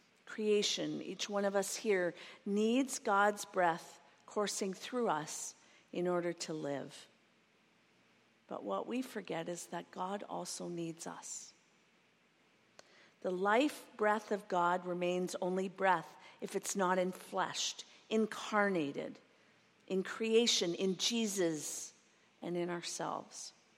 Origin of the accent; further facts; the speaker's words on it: Stratford, Ontario, Canada; I was born in Stratford, grew up in Stratford, and moved to Montreal.